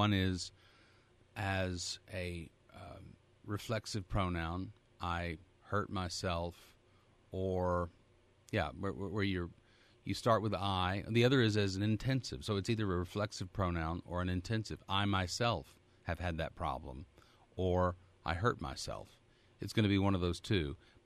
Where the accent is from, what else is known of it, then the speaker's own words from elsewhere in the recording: Texas, United States; I'm a Texan.